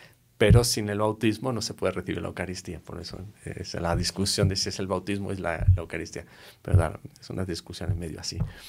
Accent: Madrid, Community of Madrid, Spain; moved away as an adult; also born or lived in Brazil; now in Colombia; soy de Madrid, España, no Madrid, Colombia. Solo que vengo de Brasil, pasado 12 años allí, entonces por eso la forma de hablar no es típicamente española, por más que ya ha vuelto

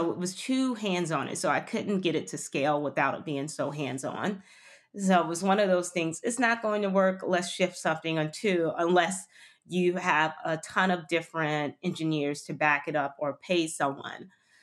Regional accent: Miami, Florida, United States; also born or lived in London, United Kingdom; I grew up in Miami. I transitioned actually after undergrad. I wanted to shift and get my master's and I didn't know where I wanted to do it. I lived in London, so I moved to London

